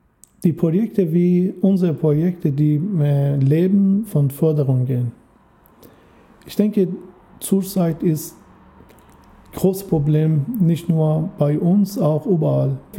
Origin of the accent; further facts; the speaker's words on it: Iran; German is a second language; Ich bin 6 Monate oder 7 Monate vor der Revolution, islamische Revolution im Iran geboren. Das heißt, ich bin mit der Revolution aufgewachsen im Iran.